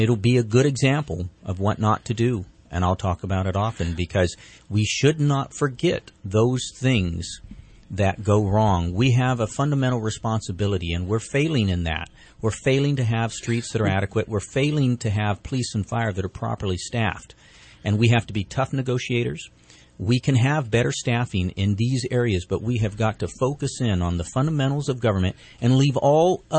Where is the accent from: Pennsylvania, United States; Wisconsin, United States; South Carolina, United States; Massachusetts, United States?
Pennsylvania, United States; Reading; Well, right here from Reading. You know, I grew up here in Reading, and, you know, growing up in a small business, working hard